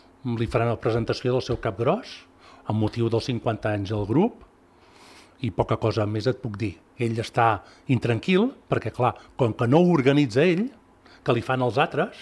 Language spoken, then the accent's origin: Catalan; Mataró, Catalonia, Spain; Tots nosaltres som de Mataró, som nascuts a Mataró, menys la meva mare, que era d'aquí.